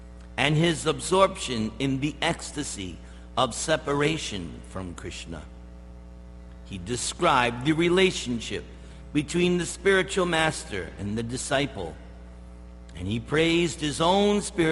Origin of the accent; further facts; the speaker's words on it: East Coast, United States; So I'm from the East Coast. So just like we have Ralph's grocery store, A and P is like Ralph's grocery store. Because I remember my mother would shop at A and P.